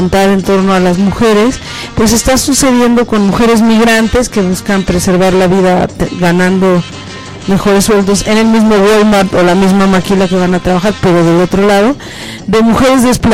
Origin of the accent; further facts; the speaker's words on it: San Cristóbal de las Casas, Chiapas, Mexico; nosotras somos mesoamericanas, las de Ñomdá, las de Jovel.